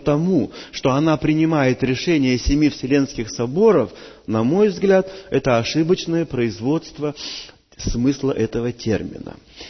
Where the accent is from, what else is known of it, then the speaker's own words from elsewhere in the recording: Russia; Я русский, россиянин по происхождению